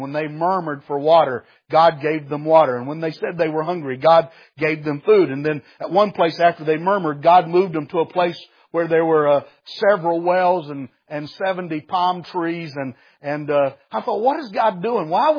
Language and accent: English; Bengal Holler, West Virginia, United States